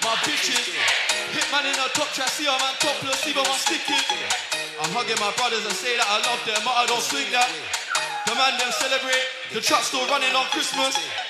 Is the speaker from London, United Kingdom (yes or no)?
yes; London, United Kingdom; I come all the way from London for this shit, you know.